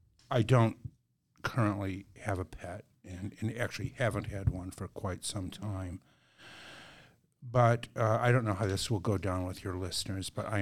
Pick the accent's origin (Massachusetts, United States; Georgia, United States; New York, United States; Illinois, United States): Illinois, United States; Chicago; I grew up in Chicago, not all that far from here, I guess. Yeah, I don't know how far it is exactly, but grew up on the, for any of your listeners who know the city, I grew up on the south side, south side of Chicago